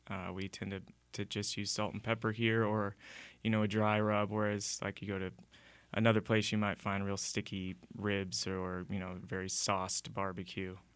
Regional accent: Jayton, Texas, United States; now in Austin, United States; I grew up in Jayton, Texas, which is out by Lubbock and Abilene. It's 90 miles from both of them. So, you know, it's a very small town.

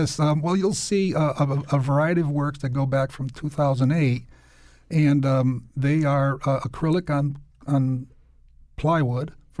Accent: New Britain, Connecticut, United States; I was actually born in Hartford, but then immediately we moved to New Britain, and I'm from a family of 10

